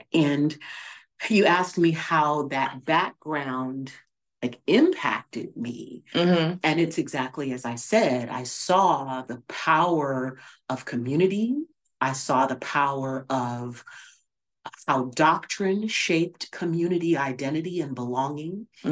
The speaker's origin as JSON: {"language": "English", "town": "Los Angeles", "region": "California", "country": "United States", "said": "of course, I'm from Los Angeles."}